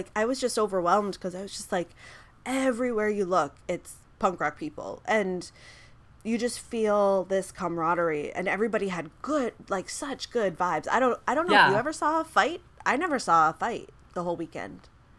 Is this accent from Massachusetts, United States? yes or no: yes; Boston, Massachusetts, United States; I was in an elevator with … we're both from Boston